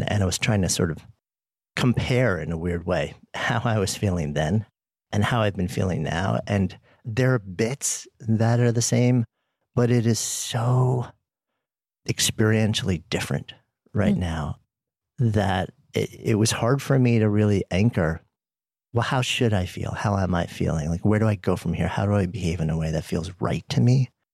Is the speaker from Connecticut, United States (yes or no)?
no; New York City, New York, United States; me post 9/11 in New York City, being a New Yorker